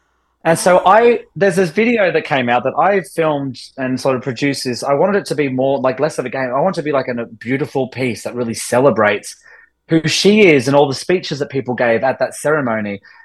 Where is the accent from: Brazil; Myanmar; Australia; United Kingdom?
Australia; it was just fun being able to like teach her a little bit of my home country. And she's been to Australia and loves it a lot.